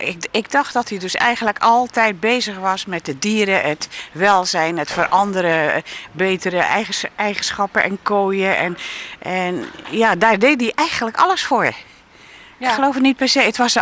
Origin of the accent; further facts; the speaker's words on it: Rotterdam, South Holland, Netherlands; born there; Ik ben geboren op Katendrecht. We hadden het niet arm, maar ook niet luxe.